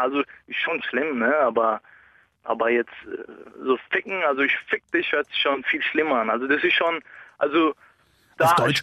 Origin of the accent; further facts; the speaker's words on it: Germany; Ich bin ja hier geboren und hier aufgewachsen, obwohl ich immer noch nicht als Deutscher anerkannt werde. Bin ich politisch gesehen ein Deutscher.